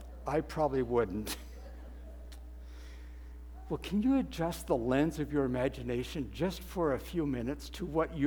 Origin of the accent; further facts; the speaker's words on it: Edmonton, Alberta, Canada; born there; we come in from Alberta, and I am an Edmontonian by birth, so I'm an Albertan sort of there.